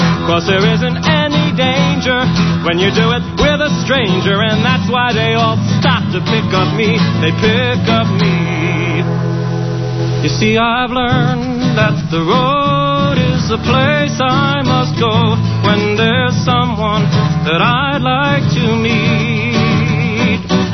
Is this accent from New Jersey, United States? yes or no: yes; Maple Shade, New Jersey, United States; Anyway, I grew up in Maple Shade, New Jersey.